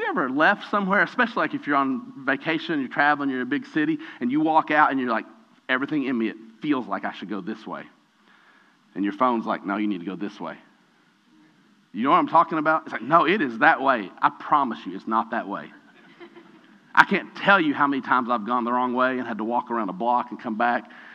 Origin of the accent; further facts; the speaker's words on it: Kentucky, United States; I was raised in Eastern Kentucky.